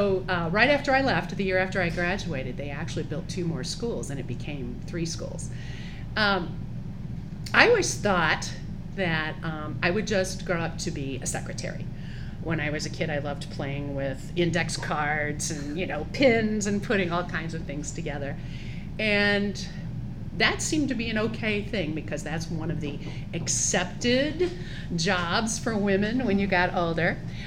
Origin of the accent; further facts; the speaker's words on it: St. Louis, Missouri, United States; I was born in St. Louis, Missouri, proper. And then when I was six, we moved out to the suburbs. And we moved out to an area that was the most highly populated in the St. Louis area at that time.